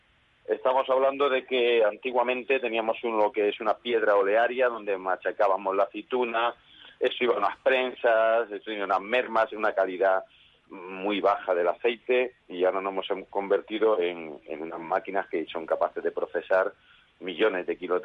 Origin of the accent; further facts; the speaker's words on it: Jaén, Andalusia, Spain; de aquí, de la tierra de Jaén, de donde yo soy